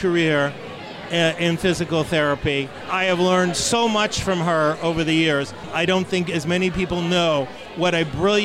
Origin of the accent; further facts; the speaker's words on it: New York City, New York, United States; Hey, listen. I come from Brooklyn.